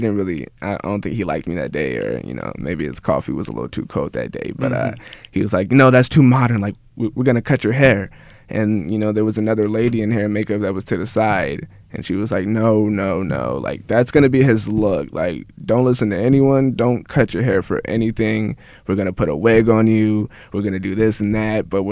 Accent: Glendale, Arizona, United States; I'm from Phoenix, Arizona, where it gets really, really hot.

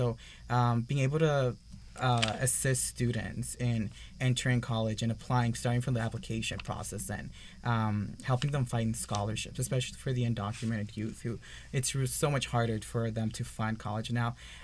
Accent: North Hollywood, California, United States; I'm originally from San Fernando Valley. I grew up in North Hollywood. Went to North Hollywood High.

